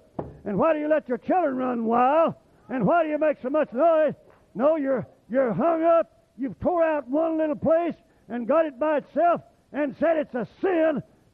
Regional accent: Oklahoma, United States; You couldn't pay me enough to move down there. And I love it. And I love the people. But I was raised in Oklahoma.

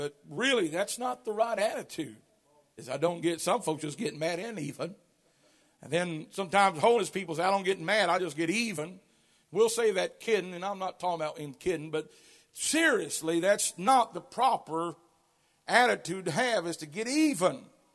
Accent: Kentucky, United States; Honey, we're just strange. We're from Kentucky.

